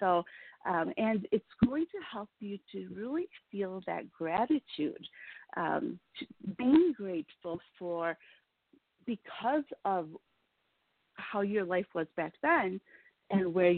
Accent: Chicago, Illinois, United States; I was born in Chicago, and my parents worked downtown while we lived on the south side.

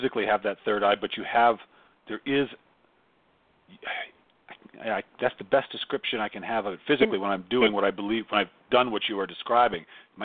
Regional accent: Rhode Island, United States; Oh, I grew up in Rhode Island. I'm an old New Englander.

